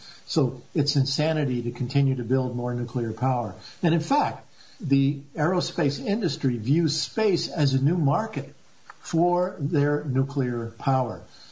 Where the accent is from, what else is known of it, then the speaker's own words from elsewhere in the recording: Bath, Maine, United States; if we were to convert the shipyard in my hometown here in Bath, Maine, stop building destroyers with missile defense systems on it, and instead build rail systems, we would double the jobs at Bath Iron Works.